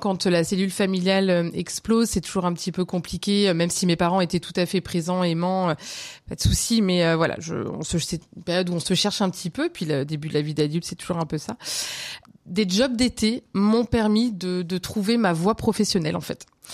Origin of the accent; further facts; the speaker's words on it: Cherbourg, Normandy, France; born there; mon lieu de naissance c'est Cherbourg, mais c'est pas, voilà, ce n'est pas forcément mon pays d'origine.